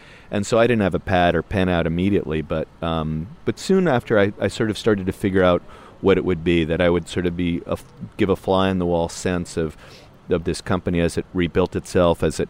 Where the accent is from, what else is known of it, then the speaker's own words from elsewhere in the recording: New York, United States; My relationship to the city changed. You mentioned 9/11. When I grew up, it was sort